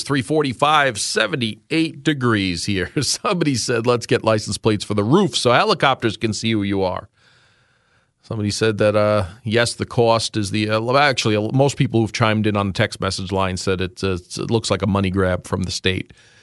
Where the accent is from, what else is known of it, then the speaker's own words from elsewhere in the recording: New York City, New York, United States; So there were 3 boys growing up in New York City